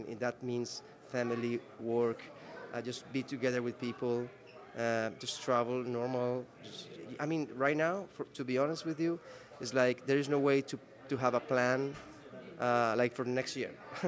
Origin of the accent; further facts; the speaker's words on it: Medellin, Antioquia, Colombia; I grew up in Medellin with my parents